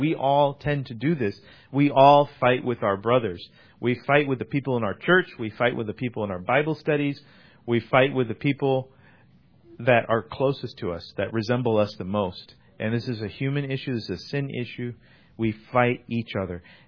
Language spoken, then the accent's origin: English; India; I'm from India. I can say this.